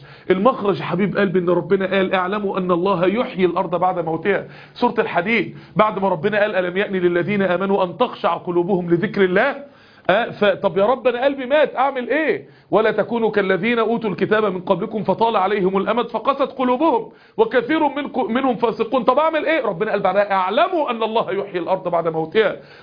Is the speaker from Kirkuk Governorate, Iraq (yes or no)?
yes; Kirkuk, Kirkuk Governorate, Iraq; احنا من كركوك جمهورية العراق